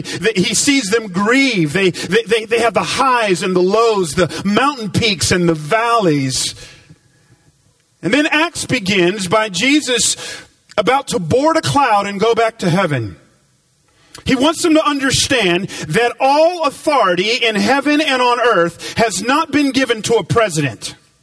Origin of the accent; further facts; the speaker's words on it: Atlanta, Georgia, United States; I grew up in Atlanta